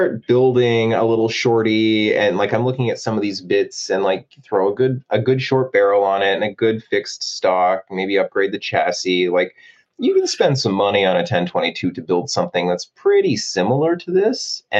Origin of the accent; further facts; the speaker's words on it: Saskatchewan, Canada; I grew up in Saskatchewan, I'm from the prairies